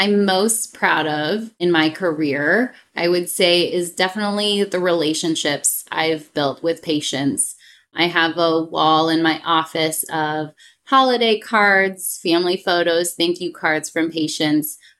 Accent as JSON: {"language": "English", "region": "Michigan", "country": "United States", "also_born_or_lived": "Denver / San Antonio", "moved": "as an adult", "said": "So I am from Michigan originally, and I did my medical school at Michigan State University. I moved out west to Denver, Colorado, and did my residency at St. Joe's in Denver"}